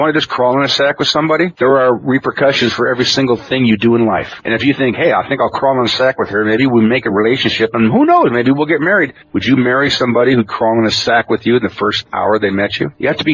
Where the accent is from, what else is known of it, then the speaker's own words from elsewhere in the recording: Oregon, United States; I was raised on Klamath. I'm Cherokee, raised in the Klamath Reservation, blood brother to the Hopi and the Yaqui.